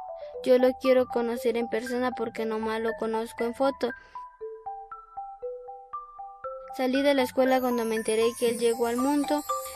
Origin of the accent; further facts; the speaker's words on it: Chilapa de Díaz, Oaxaca, Mexico; tengo 11 años, soy de Chilapa de Díaz, Oaxaca.